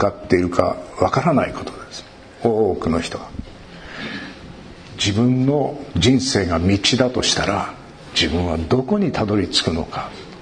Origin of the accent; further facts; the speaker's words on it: Hokkaido, Japan; born there; 北海道の生まれだからかもしれません。